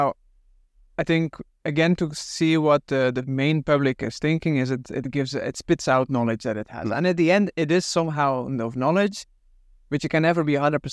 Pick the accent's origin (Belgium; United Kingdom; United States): Belgium; English is a second language; in my home country, in Belgium